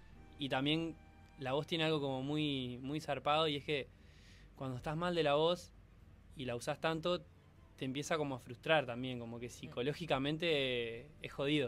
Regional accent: Colonia Valdense, Colonia, Uruguay; yo soy de Colonia Valdense, vamos a dar contexto, ¿no?

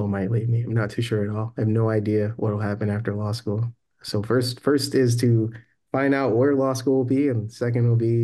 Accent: Chicago, Illinois, United States; no, Chicago's home. I'm from Chicago. I'm

